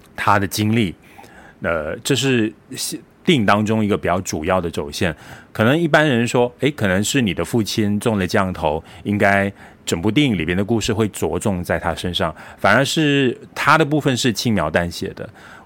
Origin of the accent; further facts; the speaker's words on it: Malaysia; 我是来自马来西亚的